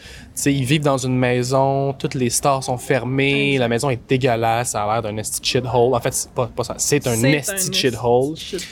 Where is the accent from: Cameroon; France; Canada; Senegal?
Canada; On est canadien, fuck it. On fait un film canadien